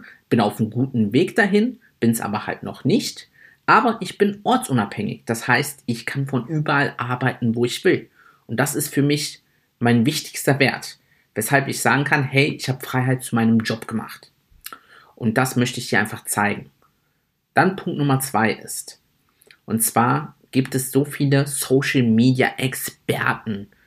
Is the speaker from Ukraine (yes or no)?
no; Italy; Ich bin Italiener, ich bin dadurch natürlich generell ein bisschen temperamentvoller